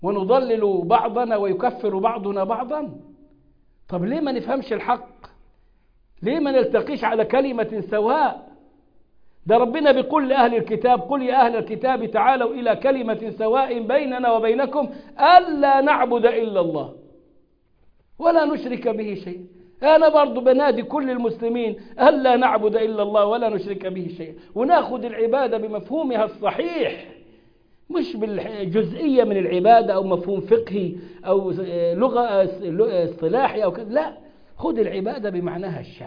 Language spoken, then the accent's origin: Arabic; Egypt; سيدنا الحسين اللي موجود عندنا في مصر في بيقولوا في مسجد الحسين وفي جبانة أسوان